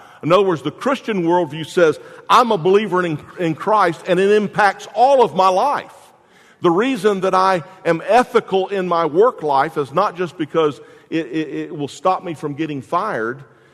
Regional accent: Jacksonville, Florida, United States; I remember, I'm from Jacksonville. I know I've told you that a million times, but I'm from Jacksonville.

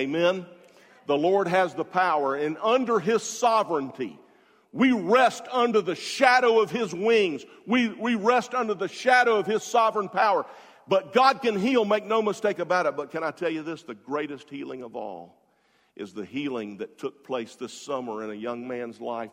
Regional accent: Jacksonville, Florida, United States; I love the beach. I grew up in Jacksonville. I always had to soak myself.

